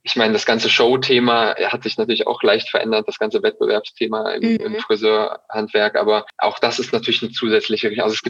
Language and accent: German; North Rhine-Westphalia, Germany; now in Frankfurt, Germany; Ich komme ursprünglich auch aus dem Kölner Raum